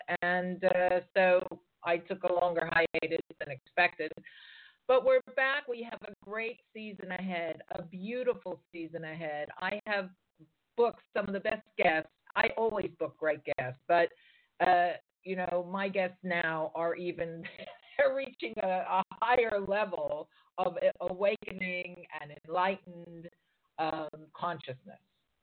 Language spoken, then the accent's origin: English; United States; now in London, United Kingdom; And I am American, but I live in London, and I've been here since 1985.